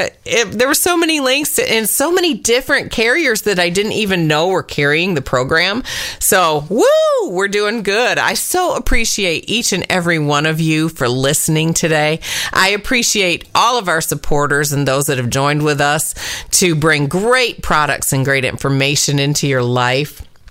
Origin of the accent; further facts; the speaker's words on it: Michigan, United States; now in South, United States; although I'm from Michigan and I've been called a Yankabilly for many years because I live in the South now